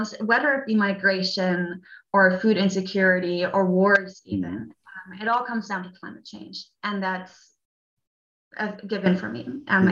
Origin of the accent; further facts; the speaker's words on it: Munich, Bavaria, Germany; English is a second language; And I grew up in Munich, where I experienced the refugee wave of 2015.